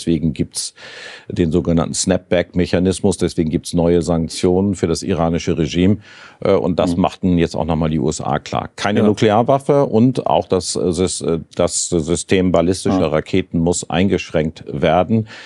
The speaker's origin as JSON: {"language": "German", "country": "Germany", "said": "Da sind wir an vorderster Stelle als Deutsche mit dabei."}